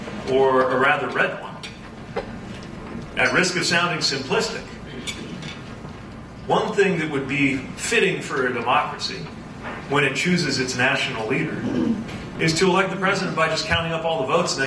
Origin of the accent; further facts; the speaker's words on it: South Bend, Indiana, United States; And as you know, I'm from South Bend, Indiana.